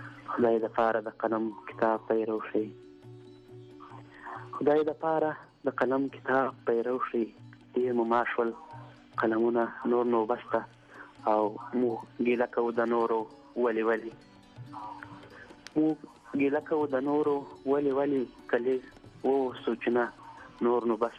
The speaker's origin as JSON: {"language": "Pashto", "region": "Ghazni", "country": "Afghanistan", "said": "د غزنی ولایت نوی ولسوالی اوسیدونکی ما عمر می یو ښکاله ده او اوس مال چې د پاکستان بلوچستان یالت لولای ښار"}